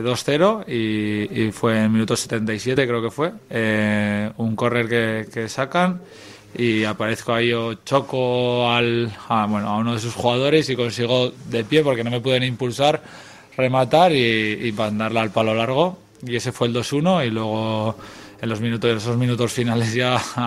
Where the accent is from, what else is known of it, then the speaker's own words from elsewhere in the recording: Pamplona, Navarre, Spain; pues yo soy una persona de Pamplona, de Navarra, que no había salido nunca de casa